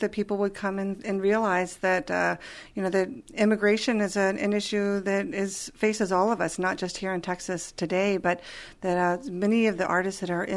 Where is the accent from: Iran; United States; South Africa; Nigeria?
Iran; I grew up in Iran under the Shah, so it was a very different kind of life at that time.